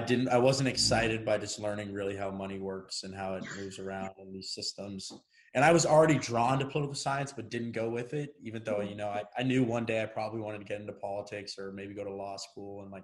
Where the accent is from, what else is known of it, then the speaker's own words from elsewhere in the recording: Boston, Massachusetts, United States; I'm from Boston, Massachusetts. I grew up in the city in Roxbury to two parents in a multicultural household.